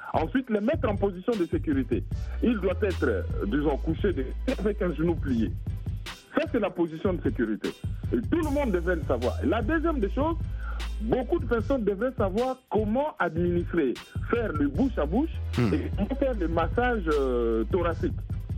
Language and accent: French; Kinshasa, DR Congo; en Afrique, nous, quand on était jeunes à Kinshasa